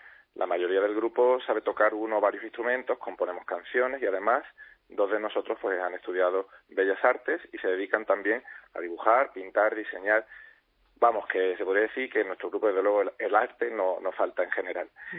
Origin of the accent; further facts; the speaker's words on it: Málaga, Andalusia, Spain; Nosotros somos malagueños y vivimos nuestra fe en comunidades cristianas dentro del movimiento Mies, que significa Misioneros de la Esperanza, muy arraigado a la diócesis de aquí de Málaga.